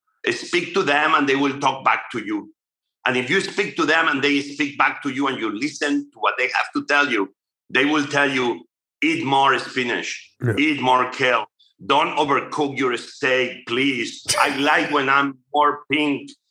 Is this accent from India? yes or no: no; Spain; now in United States; I got to love kale once I came to America. We have other types of kale where I grew up in Spain, similar.